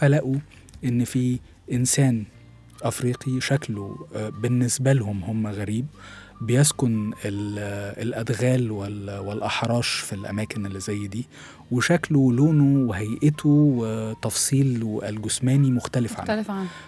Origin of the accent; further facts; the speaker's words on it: Egypt; إحنا كمصريين داخلين في النص كده